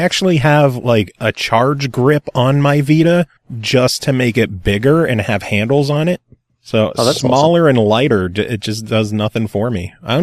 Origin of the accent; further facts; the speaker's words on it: United States; Then again, I'm from America, so 30 degrees to us is like freezing cold.